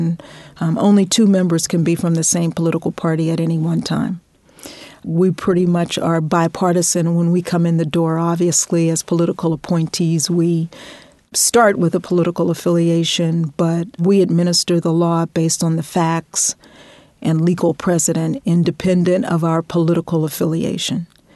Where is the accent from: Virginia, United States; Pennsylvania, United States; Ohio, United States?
Pennsylvania, United States; Pittsburgh; I grew up in Pittsburgh, and I didn't appreciate it at the time, but Pittsburgh and a blue-collar town